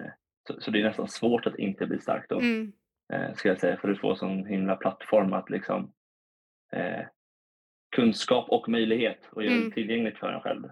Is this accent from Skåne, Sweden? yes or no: no; Vaxholm, Stockholm County, Sweden; Jag växte upp i Vaxholm.